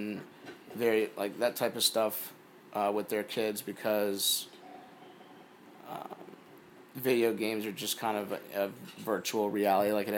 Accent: Percival, Virginia, United States; Percival, Virginia.

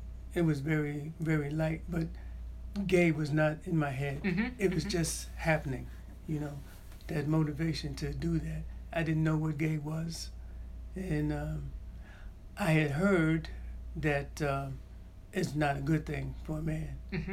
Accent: Queens, New York, United States; moved away; also born or lived in Bronx / Jersey City; I was born in the Bronx. I was raised in Queens, in Jamaica, Queens.

